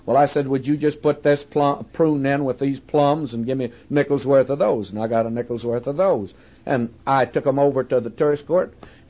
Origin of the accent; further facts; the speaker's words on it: Texas, United States; now in California, United States; I came from Texas, friends, where if you had a few peaches in summertime, well, you did pretty well, and a few pecans in the fall, you did all right.